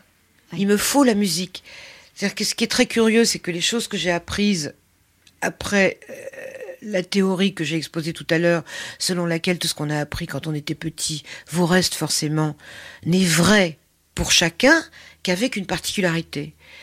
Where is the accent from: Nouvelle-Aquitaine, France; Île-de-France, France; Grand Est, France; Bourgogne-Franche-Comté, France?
Île-de-France, France; Paris; born there; je suis née à Paris, mais c'est vrai que quand j'étais petite, mes parents parlaient hongrois entre eux, et donc je comprends pratiquement tout.